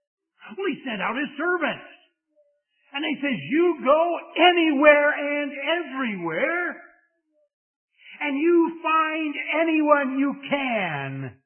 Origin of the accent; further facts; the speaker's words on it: Scotland, United Kingdom; Maybe it's because I'm Scottish.